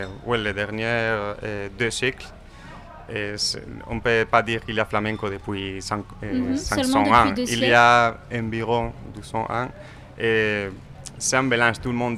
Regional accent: Ciudad Real, Castilla-La Mancha, Spain; Nous deux, on vient de Ciudad Real, de La Mancha.

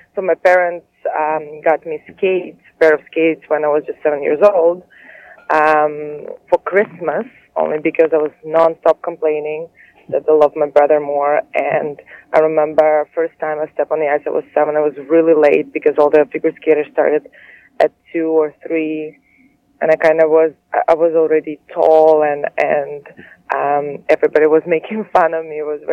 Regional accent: Latvia; moved away; So my skating career started back home. I'm from Latvia originally.

